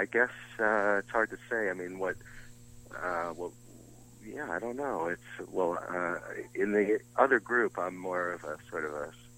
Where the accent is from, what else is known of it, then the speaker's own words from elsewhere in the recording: New York City, New York, United States; now in Catskill, United States; No, I'm originally from New York City and Long Island. And I guess I've been living in the upstate area for almost 15 years now.